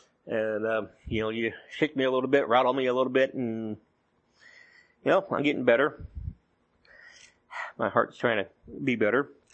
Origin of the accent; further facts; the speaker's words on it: the South, United States; born there; I was born in the South, so yeah, got that one.